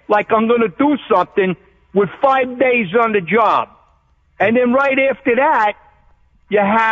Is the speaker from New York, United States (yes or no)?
yes; Queens, New York, United States; I'm a kid from Queens